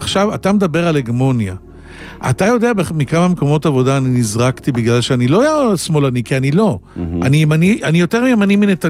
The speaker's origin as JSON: {"language": "Hebrew", "town": "Holon", "region": "Tel Aviv District", "country": "Israel", "tie": "born or raised there", "said": "גדלתי בחולון בת ים, מעמד בינוני נמוך מאוד."}